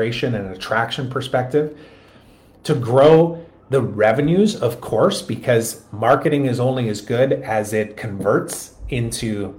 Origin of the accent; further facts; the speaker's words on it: Kelowna, British Columbia, Canada; we live around the corner, but we're originally from Kelowna in British Columbia in Canada.